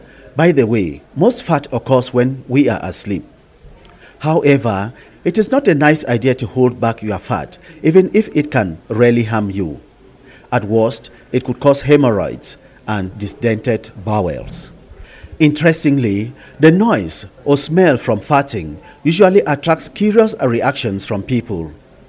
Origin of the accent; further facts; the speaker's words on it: Bamenda, Northwest Region, Cameroon; Whilst growing up in Bamenda, we would hear adults talk about common etiquette.